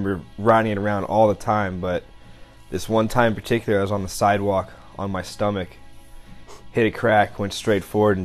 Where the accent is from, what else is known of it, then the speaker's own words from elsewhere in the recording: Belleville, Illinois, United States; also born or lived in St. Louis, Missouri; Yeah, I was born in St. Louis, but I grew up right across the river in Illinois, Belleville, Illinois, actually.